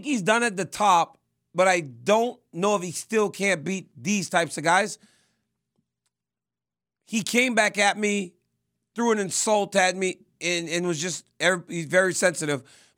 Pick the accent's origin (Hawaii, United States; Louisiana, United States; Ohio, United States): Louisiana, United States; You know, I'm from Louisiana.